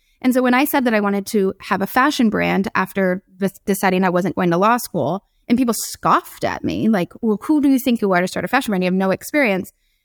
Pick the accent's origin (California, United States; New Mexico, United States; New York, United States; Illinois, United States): California, United States; San Diego; I grew up in San Diego.